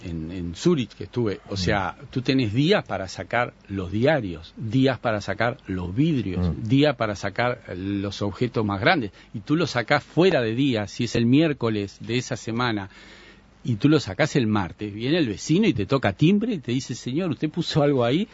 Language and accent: Spanish; Montevideo, Uruguay; yo nací en Malvin y fui hasta mis 13, 14 años, yo qué sé, desde octubre hasta marzo, abril, a la playa en Malvin.